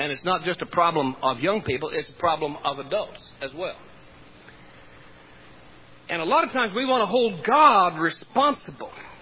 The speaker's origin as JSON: {"language": "English", "town": "Mulberry Grove", "region": "Illinois", "country": "United States", "said": "I'm from Mulberry Grove, Illinois. And we weren't the smartest people in the world."}